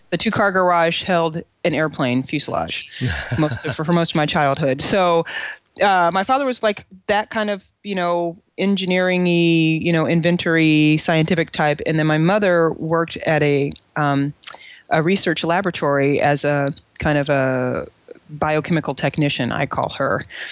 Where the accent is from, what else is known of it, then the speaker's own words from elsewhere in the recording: Ohio, United States; moved away as an adult; I did not. I grew up in Ohio.